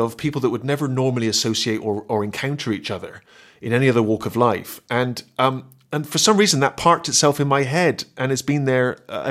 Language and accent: English; Bristol, South West England, United Kingdom; They supervised community service offenders, as they used to refer to them, as you say, in my hometown of Bristol.